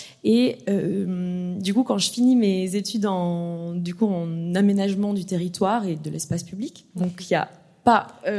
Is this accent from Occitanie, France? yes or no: yes; Toulouse, Occitanie, France; Moi, j'ai grandi, je suis née à Toulouse, et j'ai grandi donc dans cette ville